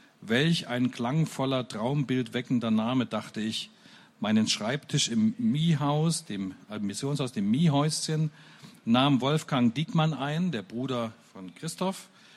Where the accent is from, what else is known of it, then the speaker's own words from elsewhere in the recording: Werdau, Saxony, Germany; in Werdau, seiner und meiner Heimatstadt übrigens